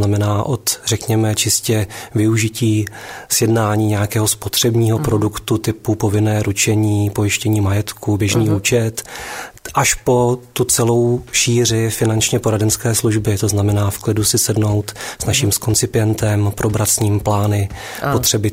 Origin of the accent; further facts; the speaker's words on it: Turnov, Liberec Region, Czechia; Já jsem vlastně z Turnova, Turnov je 15-tisícové město.